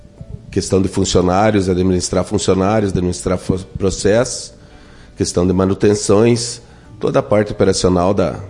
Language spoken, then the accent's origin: Portuguese; São Luís Gonzaga, Rio Grande do Sul, Brazil; Eu sou de São Luís Gonzaga.